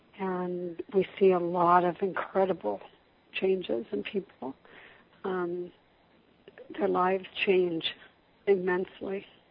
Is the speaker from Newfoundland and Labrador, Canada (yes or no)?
yes; Newfoundland and Labrador, Canada; I am actually from Labrador, Canada, up by Greenland